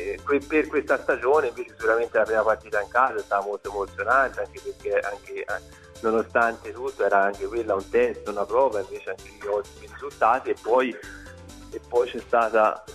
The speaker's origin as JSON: {"language": "Italian", "town": "Siena", "region": "Tuscany", "country": "Italy", "said": "personalmente da senese ti dico che sono stato veramente onorato"}